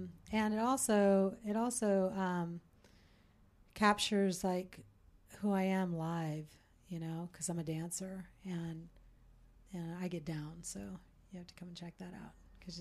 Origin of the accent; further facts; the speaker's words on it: Santa Cruz, California, United States; also born or lived in San Francisco; And I came from Santa Cruz. I moved here from Santa Cruz and via San Francisco.